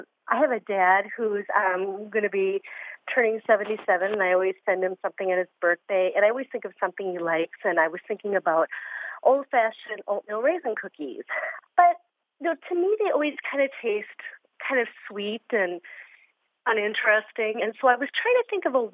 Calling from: Corvallis, Oregon, United States; I'm from Corvallis, Oregon.

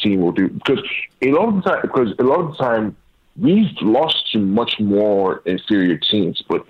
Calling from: Nigeria

